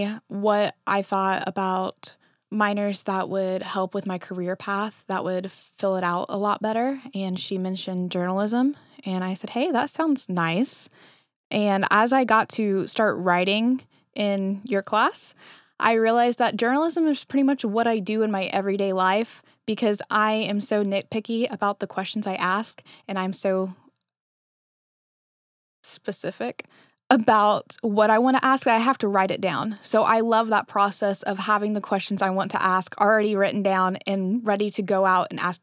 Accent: Lucasville, Ohio, United States; I am from Lucasville, technically, but it's pretty much Memphord.

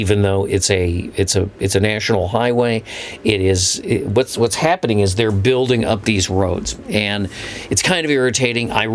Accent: Chicago, Illinois, United States; Going back, I grew up in Chicago, so we first started on that.

